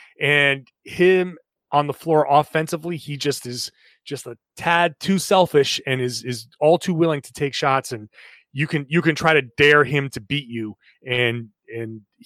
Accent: Rhode Island, United States; I grew up in Rhode Island. So I'm not like a New York 6'5" where I was a point guard.

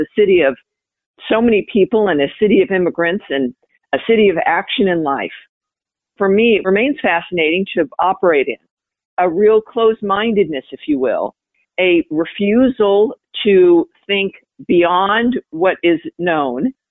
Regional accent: Los Angeles, California, United States; now in New York City, United States; I moved to New York City from Los Angeles in the fall of 2014. So for me, as a native Los Angelina, it was very different.

